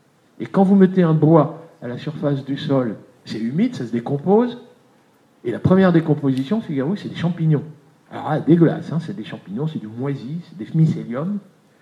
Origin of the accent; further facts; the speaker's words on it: Normandy, France; Ils étaient intelligents, hein, et normands, je suis normand